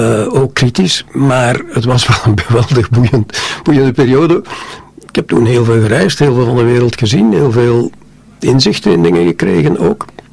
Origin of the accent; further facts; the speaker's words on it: Belgium; waar wij als Belgen trots op mogen zijn.